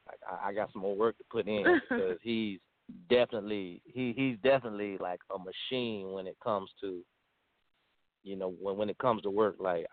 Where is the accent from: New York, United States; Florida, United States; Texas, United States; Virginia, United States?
Florida, United States; Jacksonville; So being a hustler that I was raised in Jacksonville to be, I ended up turning it into a stage play.